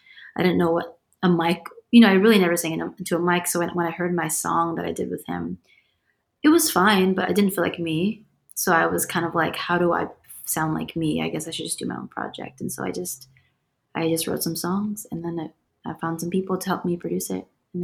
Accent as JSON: {"language": "English", "region": "California", "country": "United States", "lives_now": "Los Angeles, United States", "said": "So I'm from Orange County. I moved to LA to be an editor at a magazine"}